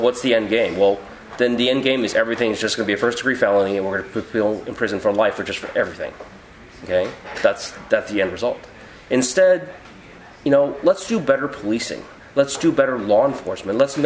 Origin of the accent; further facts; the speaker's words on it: Houston, Texas, United States; when I was when I grew up in Houston, you know, I was raised Christian.